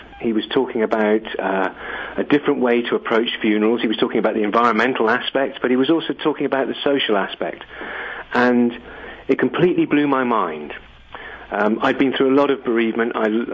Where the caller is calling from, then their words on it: Totnes, South West England, United Kingdom; I'm calling from the sunshine capital of the UK, which is Totnes in Devon.